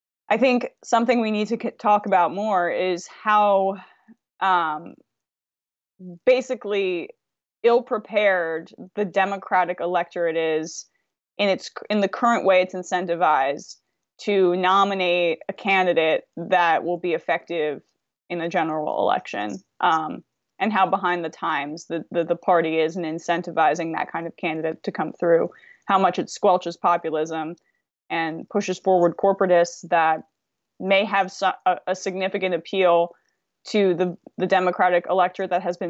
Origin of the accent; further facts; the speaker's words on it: New York, United States; I'm from New York.